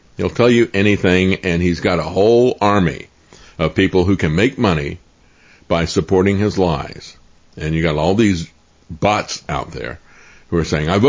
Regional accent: Tampa, Florida, United States; I grew up in Tampa

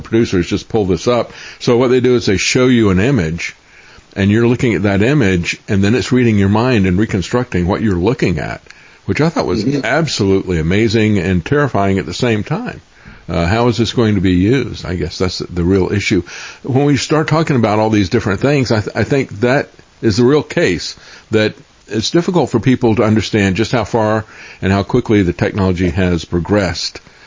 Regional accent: Florida, United States; and that was forefront of our mind, especially growing up in Florida.

